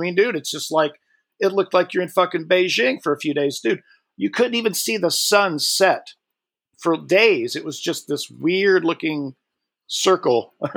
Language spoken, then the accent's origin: English; Indiana, United States; moved away as an adult; I'm originally from Indiana. I've lived out here for like 27 years.